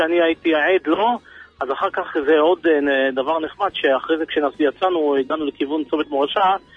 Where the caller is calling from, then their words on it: North, Israel; אני מהצפון